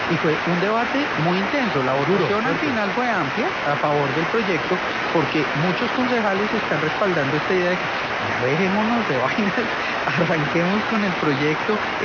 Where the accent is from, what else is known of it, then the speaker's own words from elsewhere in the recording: Bogotá, Colombia; yo aspiro como bogotano que efectivamente se cumplan